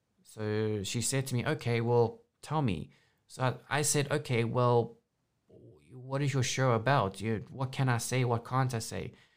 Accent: South Africa; also born or lived in Wales / London; Because then there's not a lot of South Africans in Wales. So my accent was very, it stuck out.

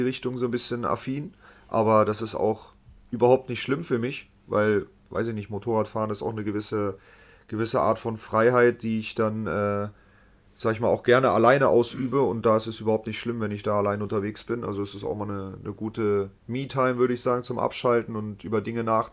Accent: Frankfurt, Hesse, Germany; born or raised there; also born or lived in Wolfsburg

